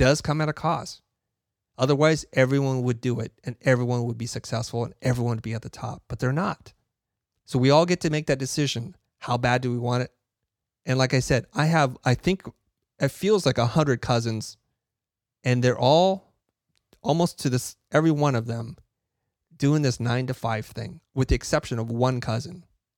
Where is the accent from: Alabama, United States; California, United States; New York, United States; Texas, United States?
California, United States; San Jose; now in Los Angeles, United States; I grew up in San Jose. The majority of my extended family's in San Jose. I'm living in LA.